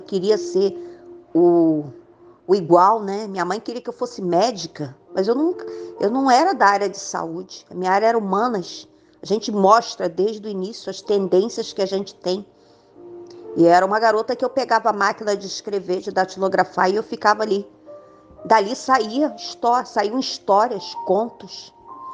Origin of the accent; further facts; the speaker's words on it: Brazil; now in Copacabana, Brazil; Eu sou brasileira e não desisto nunca.